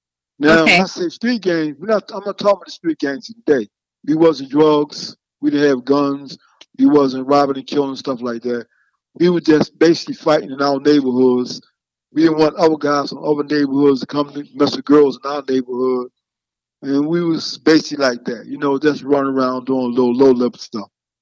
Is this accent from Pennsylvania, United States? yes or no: yes; Philadelphia, Pennsylvania, United States; when I first got incarcerated, I was a teenager, growing up in Philadelphia.